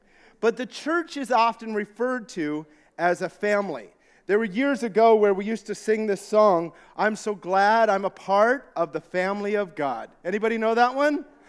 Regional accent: Tumbler Ridge, British Columbia, Canada; also born or lived in Newfoundland; When we first got married, we moved back to my hometown of Tumbler Ridge, BC, which is where I grew up after we had left Newfoundland. So some people think, well, I thought you were a Newfie. I am a Newfie, but it's that we moved out there

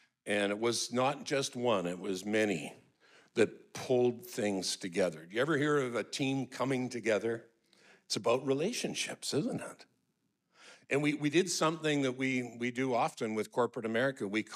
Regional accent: Burnaby, British Columbia, Canada; I'm a kid from Burnaby, British Columbia.

